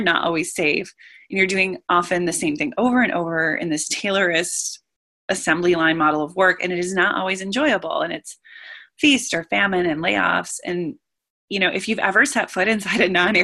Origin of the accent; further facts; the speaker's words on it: Detroit, Michigan, United States; I'm from such an urban place, you know. I grew up in and outside of Detroit, and it's so urban and suburban